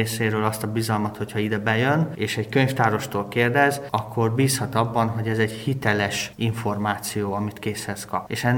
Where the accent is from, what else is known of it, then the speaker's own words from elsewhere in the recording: Nagykanizsa, Zala, Hungary; eljöttem nyilván a szülővárosomban Nagykanizsára gyakorlatra